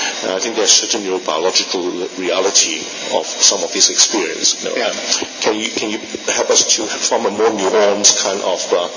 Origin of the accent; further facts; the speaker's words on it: Australia; I'm a psychiatrist from Australia working in an acute inpatient setting.